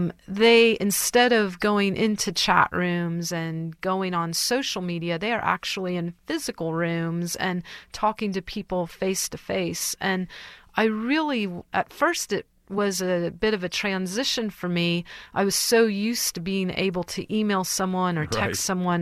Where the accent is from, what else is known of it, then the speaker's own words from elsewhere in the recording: Santa Clara, California, United States; I grew up in Santa Clara.